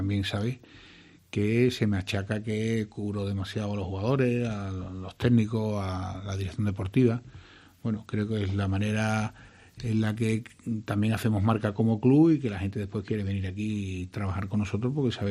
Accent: Seville, Andalusia, Spain; Soy sevillano y andaluz, y efectivamente.

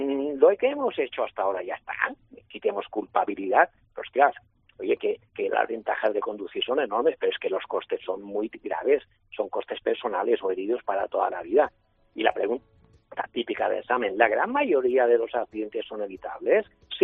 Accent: Manacor, Balearic Islands, Spain; porque soy de Manacor.

